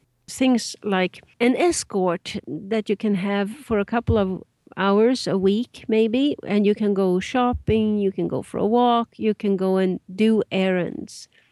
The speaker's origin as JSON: {"language": "English", "country": "Sweden", "tie": "born or raised there", "moved": "as an adult", "lives_now": "United States", "said": "and raised in Sweden."}